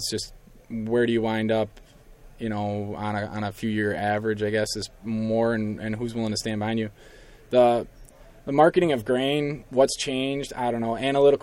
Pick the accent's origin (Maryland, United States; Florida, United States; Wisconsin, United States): Wisconsin, United States; Rosendale; I'm from Rosendale, Wisconsin. I actually went to school for agronomy at UW River Falls.